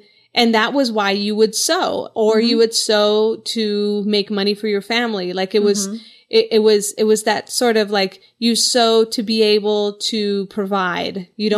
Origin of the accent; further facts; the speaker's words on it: Colombia; in Colombia, where I'm from Colombia